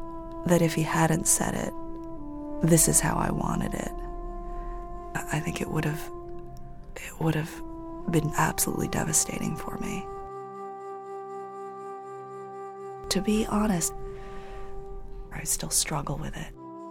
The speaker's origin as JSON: {"language": "English", "region": "Connecticut", "country": "United States", "tie": "born or raised there", "said": "We talk about this yearly celebration in my hometown called the Shad Derby, which celebrates fish that have come home."}